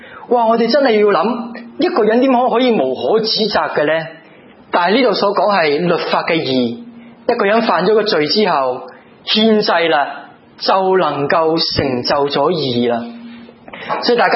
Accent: Hong Kong; 这个对于我们香港人来讲好像不是很知什么

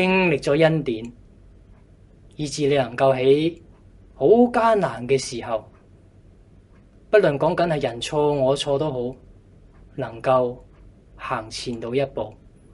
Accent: Hong Kong; 我哋香港人就明啦。

